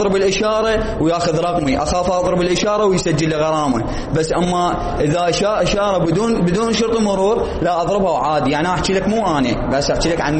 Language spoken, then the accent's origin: Arabic; Iraq; وعندنا هواي متخلفين ببغداد وبالعراق